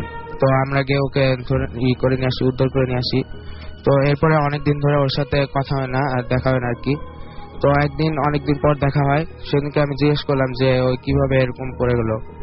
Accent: Dhaka, Dhaka Division, Bangladesh; আমি এসেছি খিলগাঁও ঢাকা থেকে

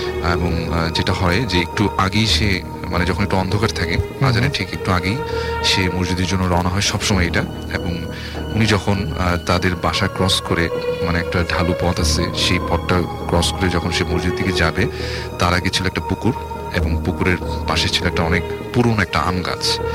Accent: Old Dhaka, Dhaka Division, Bangladesh; পুরান ঢাকা থেকে এসেছি

